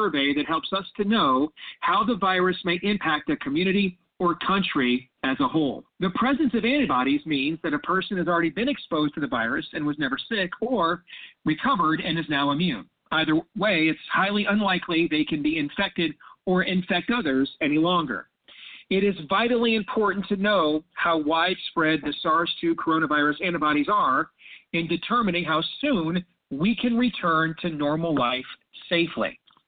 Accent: Iowa, United States; the case fatality rate in my home state is only 0.06%. And again, that is not 0.06% of Iowans, but 0.06% of Iowans who have had the virus.

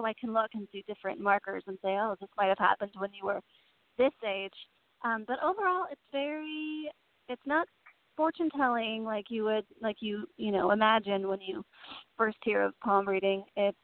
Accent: Atlanta, Georgia, United States; I was thinking about all the things that Atlanta, my hometown, has in terms of metaphysical practitioners and modalities.

